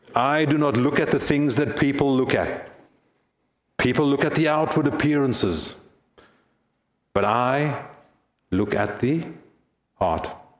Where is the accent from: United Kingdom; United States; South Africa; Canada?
South Africa; I grew up in South Africa. When I grew up, as I've shared with you, at the time of huge political unrest and turmoil, I grew up at a time of student unrest